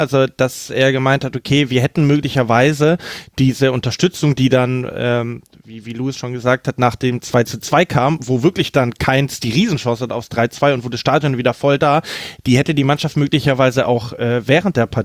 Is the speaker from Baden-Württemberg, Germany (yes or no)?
yes; Stuttgart, Baden-Württemberg, Germany